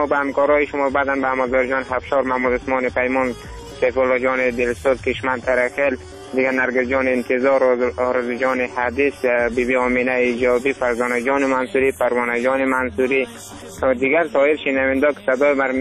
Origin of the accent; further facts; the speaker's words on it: Afghanistan; همه ما شما افغان هستیم.